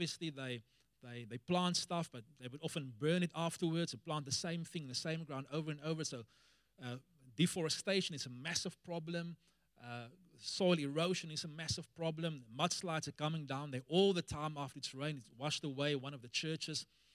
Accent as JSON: {"language": "English", "country": "South Africa", "said": "And so Pastor Reese was telling him that we are from South Africa."}